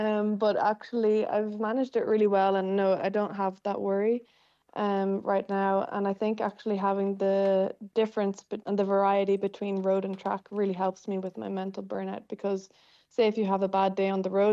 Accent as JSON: {"language": "English", "country": "Ireland", "said": "And even when we're from Ireland"}